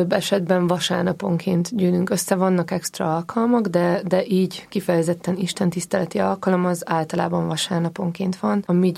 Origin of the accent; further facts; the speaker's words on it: Sátoraljaújhely, Borsod-Abaúj-Zemplén, Hungary; also born or lived in Veszprém; Én oda jártam egyetemre, és Sátoraljaújhelyi vagyok, úgyhogy nagyon messze van a kettő egymástól.